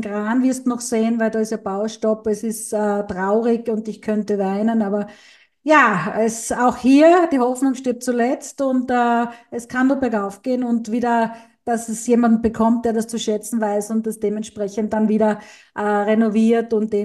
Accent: Venice, Veneto, Italy; ich habe eine Meldung gefunden aus meiner italienischen Lieblingsstadt, meiner Heimat, und zwar Venedig.

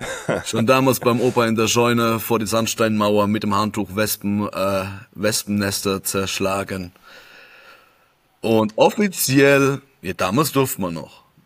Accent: Rhineland-Palatinate, Germany; Aus der wunderschönen Pfalz.

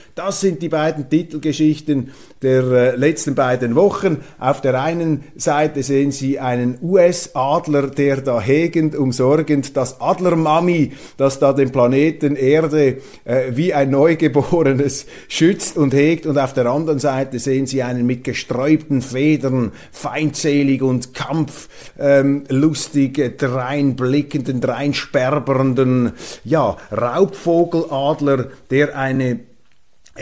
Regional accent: Switzerland; Eine Nachricht aus der Südschweiz, aus dem Tessin, die ebenfalls aufrüttelt und die mich als Schweizer mit einem Schamgefühl erfüllt.

